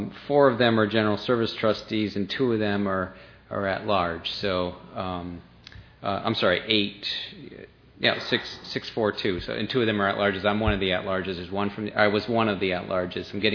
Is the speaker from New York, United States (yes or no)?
no; Westfield, Massachusetts, United States; I come from Western Massachusetts in a small community called Westfield